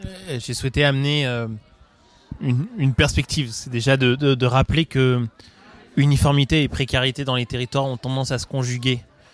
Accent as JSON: {"language": "French", "region": "Pays de la Loire", "country": "France", "said": "je viens des Pays de la Loire, du département voisin, la Sarthe."}